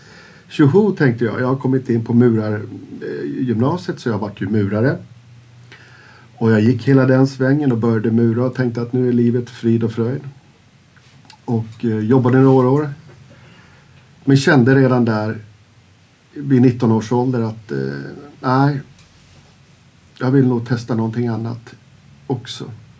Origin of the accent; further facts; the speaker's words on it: Järna, Stockholm County, Sweden; jag växte upp i Järna och jag började snart skolan på Enegärdet.